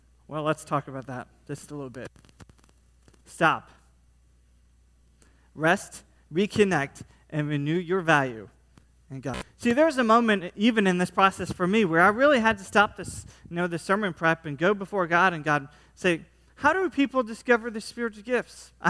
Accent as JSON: {"language": "English", "country": "United States", "said": "You know, I'm from the United States. I think I know a little bit about English."}